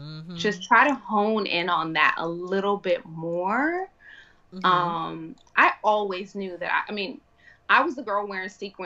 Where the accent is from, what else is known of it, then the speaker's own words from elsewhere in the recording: New York, United States; You know, I grew up in New York, fashion all around.